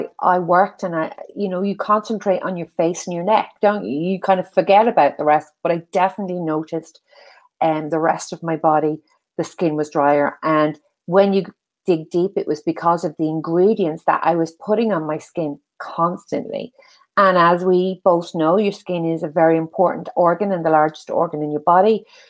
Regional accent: Ireland; accent: Irish; I'm Irish, you can hear from my accent.

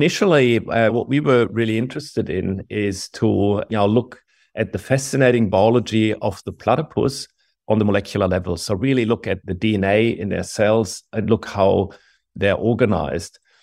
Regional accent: Germany; moved away as an adult; also born or lived in Berlin; now in Australia; I'm an Australian citizen, but I've come here from Germany over 20 years ago after I'd completed my PhD at the Max Planck Institute of Molecular Genetics in Berlin.

